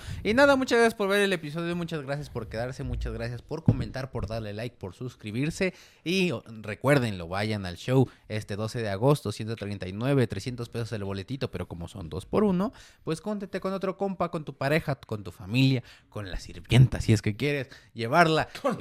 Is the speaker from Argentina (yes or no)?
no; Ciudad Satélite, State of Mexico, Mexico; Yo soy de Sateluco, pero estaría chingón conocerlos.